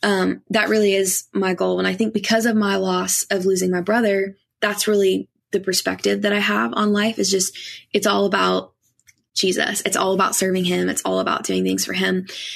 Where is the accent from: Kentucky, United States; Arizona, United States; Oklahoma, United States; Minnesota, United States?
Kentucky, United States; 'cause I grew up in Kentucky. So I grew up listening to bluegrass music all the time